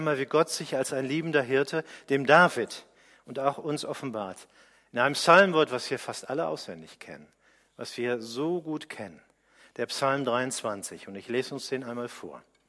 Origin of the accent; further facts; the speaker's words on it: Worms, Rhineland-Palatinate, Germany; Wo ich herkomme aus Worms, da gab es in der Nähe eine Zuckerfabrik in Obrichheim.